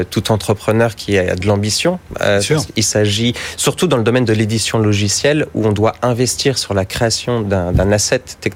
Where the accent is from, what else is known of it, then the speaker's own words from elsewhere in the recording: France; now in Paris, France; Je suis français, je suis basé à Paris pour le moment.